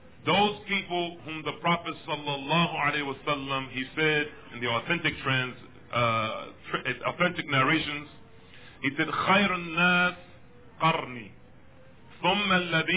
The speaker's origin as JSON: {"language": "English", "country": "United States", "said": "Now, myself, I'm from the United States."}